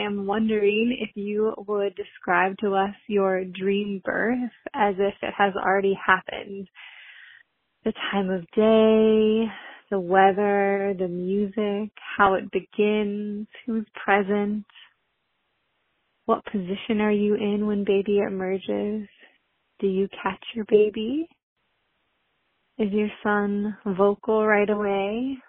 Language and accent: English; Washington, United States; I am from Washington State.